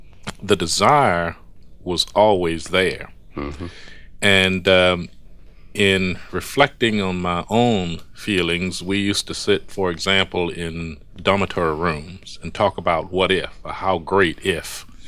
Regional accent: Georgia, United States; I remember when I grew up in Georgia as a young 15-year-old

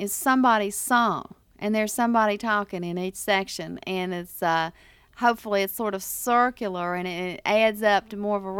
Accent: Appalachian South, United States; No, because, see, I'm from the Appalachian South. It is completely different.

